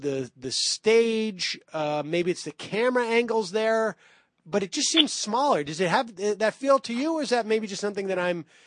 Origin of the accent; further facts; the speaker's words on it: Massachusetts, United States; Maybe it was because I'm from Massachusetts and I feel like Mitt Romney's been running forever.